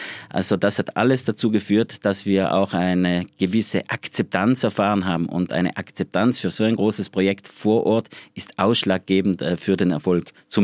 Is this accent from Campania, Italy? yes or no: no; Trentino-Alto Adige, Italy; in Südtirol aufzuwachsen, das muss ich auch dazu sagen, das war halt, ich bin zweisprachig aufgewachsen